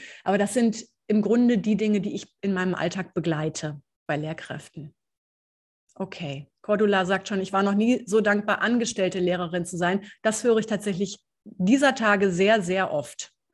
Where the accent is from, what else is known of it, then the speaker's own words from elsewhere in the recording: North Rhine-Westphalia, Germany; Ich bin nämlich auch aus NRW.